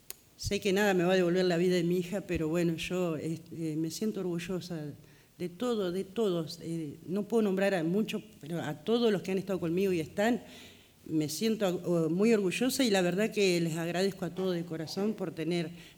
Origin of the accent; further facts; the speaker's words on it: San Andrés de Giles, Buenos Aires Province, Argentina; yo me siento muy acompañada por San Andrés de Giles, el pueblo completo. Entonces me siento orgullosa de mi pueblo